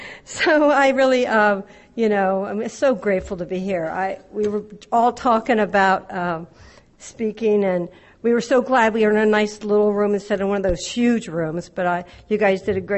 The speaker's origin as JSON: {"language": "English", "region": "Delaware", "country": "United States", "also_born_or_lived": "Nebraska", "said": "But I'm from Delaware. My father was a military person, and there's an Air Force base in Dover. So that's how I got to Delaware from Nebraska."}